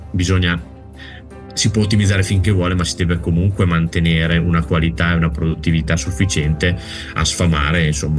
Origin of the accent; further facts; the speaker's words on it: Parma, Emilia-Romagna, Italy; Io vengo da Parma, quindi chi meglio di me può avere un attaccamento all'enogastronomia italiana.